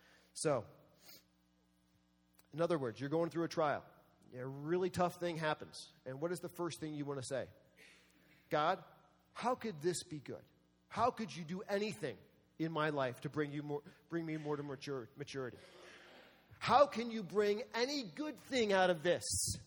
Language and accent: English; East Coast, United States; born or raised there; also born or lived in Lake Michigan